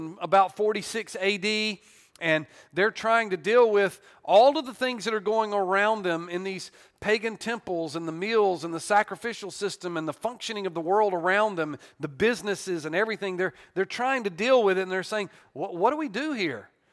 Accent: Southern United States, United States; It just doesn't make sense to me, though, as a Southerner, why you wouldn't want grits and fried okra.

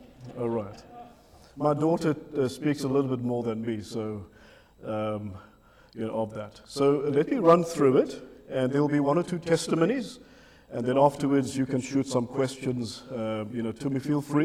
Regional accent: Cape Town, Western Cape, South Africa; coming from South Africa. We're from Cape Town, right at the southern tip of Africa

